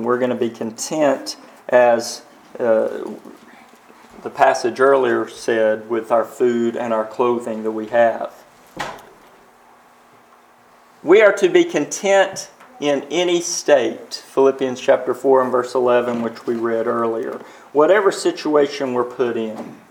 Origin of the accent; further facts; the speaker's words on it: the South, United States; You know, I speak as a Southerner. What if I had to move from the South up to the Northern states, to New York City?